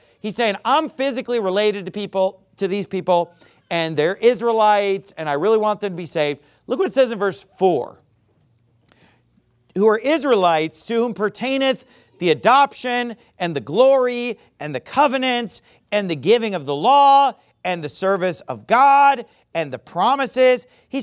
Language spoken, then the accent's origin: English; California, United States; So, you know, I'm from California, so I get excited about churches being planted in California or about big soul-winning events going on in California.